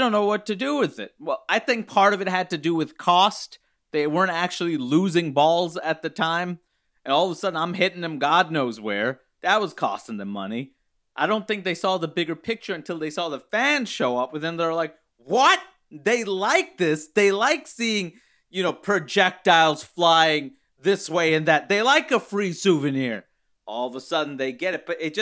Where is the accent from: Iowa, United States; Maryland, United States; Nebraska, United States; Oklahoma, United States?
Maryland, United States; Pigtown; I was raised in Pigtown, of course. I didn't think I'd leave Pigtown.